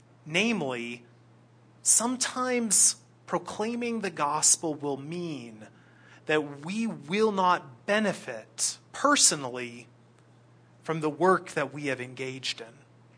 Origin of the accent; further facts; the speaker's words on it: California, United States; despite what I had come to expect growing up in California